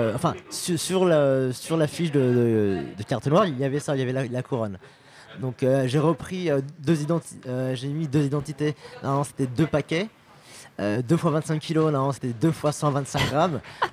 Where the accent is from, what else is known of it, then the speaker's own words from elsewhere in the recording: Djibouti; born there; je suis né à Djibouti, enfin de mer éthiopienne. Donc, c'est vraiment juste à côté. Donc, c'est vraiment la région du café.